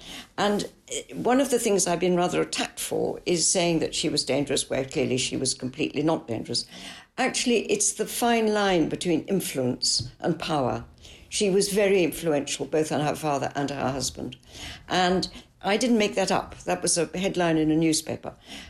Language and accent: English; Italy; because I grew up in Italy, so Italian is my second language.